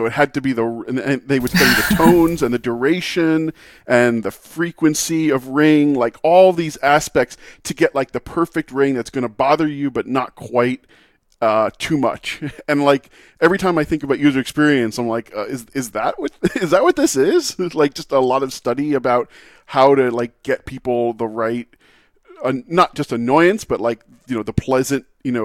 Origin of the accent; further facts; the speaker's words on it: New Jersey, United States; I grew up in New Jersey, and at the time it was the home of Bell Labs